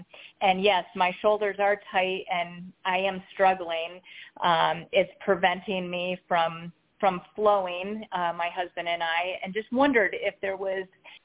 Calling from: Idaho, United States; from Idaho.

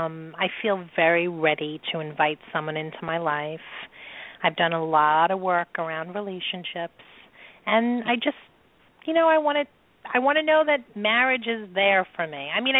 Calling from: New York, United States; I'm calling from New York.

